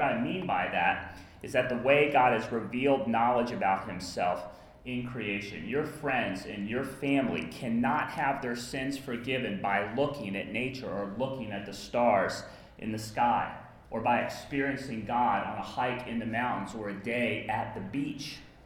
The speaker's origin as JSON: {"language": "English", "region": "West Virginia", "country": "United States", "tie": "born or raised there", "said": "grew up in a small town in West Virginia in the United States. Now, there were lots of churches in my hometown."}